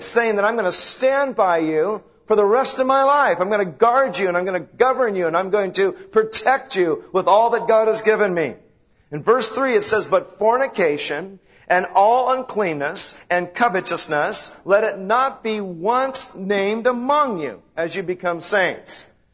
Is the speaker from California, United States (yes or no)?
yes; Rialto, California, United States; he always has a piece of wheat coming out because I'm from Rialto.